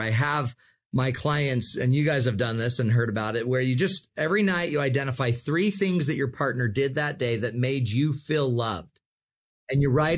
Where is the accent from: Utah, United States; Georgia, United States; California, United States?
Utah, United States; And I'm from Utah, right? The desert.